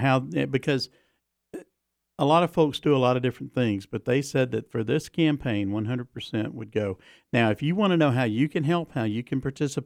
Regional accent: the South, United States; accent: southern; my southern accent broke through.

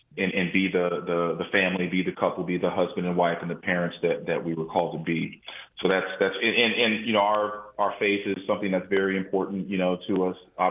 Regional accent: Bryan, Texas, United States; I was raised in Bryan, College Station, where Texas A&M is at.

